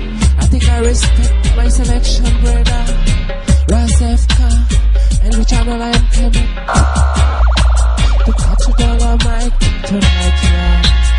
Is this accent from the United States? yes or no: no; India; Yes, I am from India.